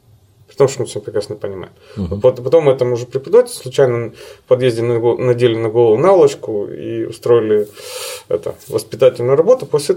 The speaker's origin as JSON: {"language": "Russian", "town": "Vinnytsia", "region": "Vinnytsia Oblast", "country": "Ukraine", "tie": "born or raised there", "said": "Я его прекрасно знаю, я вырос в Виннице."}